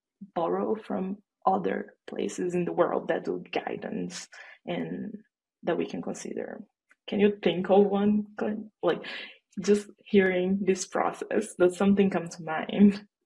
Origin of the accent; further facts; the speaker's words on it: Brazil; English is a second language; now in United States; I never been through that because I'm not American. If you're sensing an accent, I'm Brazilian, not American, and I don't do jury duty.